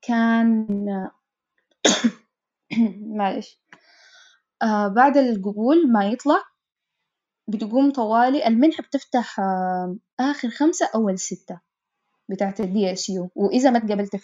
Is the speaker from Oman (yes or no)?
no; Sudan; now in Italy; لكن الحاجة الكويسة إنه إحنا من السودان